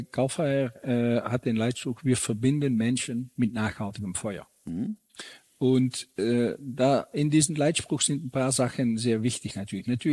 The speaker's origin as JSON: {"language": "German", "country": "Netherlands", "second_language": "German", "said": "Wie du schon sagtest, ich komme aus Holland"}